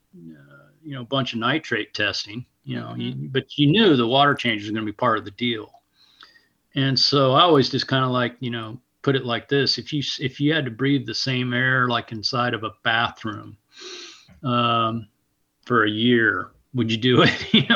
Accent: Bloomington, Indiana, United States; I had like a whole bunch of aquariums growing up in Bloomington, Indiana.

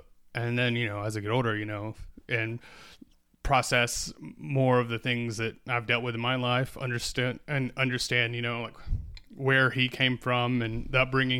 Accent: South Carolina, United States; also born or lived in Atlanta; now in New York, United States; But yeah, so I'm from South Carolina originally. That's where I grew up. I've lived in New York about 5-6 years now. And I moved here from Atlanta.

